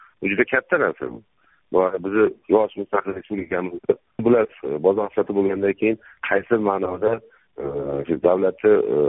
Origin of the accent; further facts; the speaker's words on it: Khiva, Khorezm Region, Uzbekistan; Asli Xivadanman.